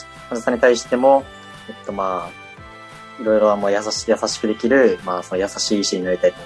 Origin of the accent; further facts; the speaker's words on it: Naha, Okinawa, Japan; 出身は沖縄です。